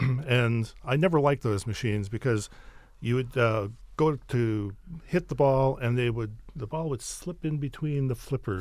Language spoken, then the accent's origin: English; Wisconsin, United States; And where I grew up in Wisconsin is one of the states where they banned gambling.